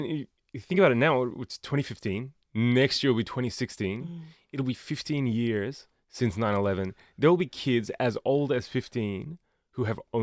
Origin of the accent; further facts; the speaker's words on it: Australia; People don't, me being Australian is weird to them.